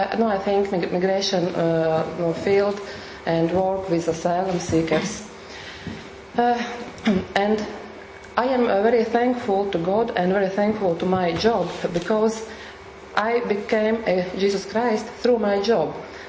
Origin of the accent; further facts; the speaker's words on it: Latvia; English is a second language; I am from Latvia. I work in Latvian Center for Human Rights, and my job is to help asylum seekers in Latvia